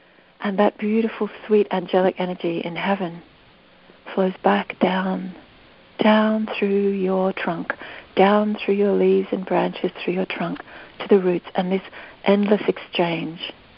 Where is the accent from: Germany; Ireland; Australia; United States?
Australia; And I can't personally, as an Australian person